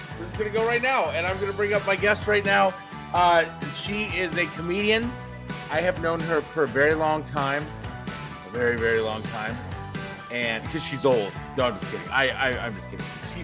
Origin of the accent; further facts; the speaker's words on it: Iowa, United States; I'm like, I'm from Iowa originally. That's not going to bother me.